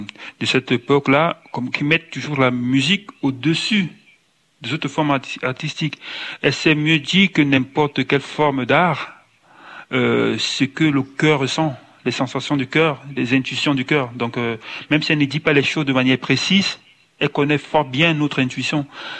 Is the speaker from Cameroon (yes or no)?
yes; Cameroon; C'est vraiment toute mon enfance au Cameroun, ça aussi.